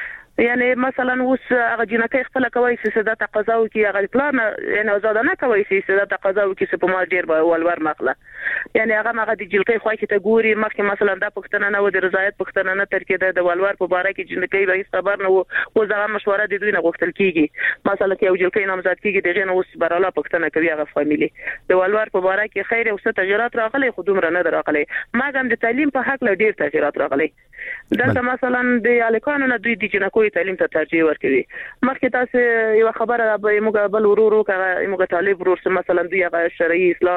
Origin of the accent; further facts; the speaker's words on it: Paktia, Afghanistan; موږ بس ورسې د پکتیا نه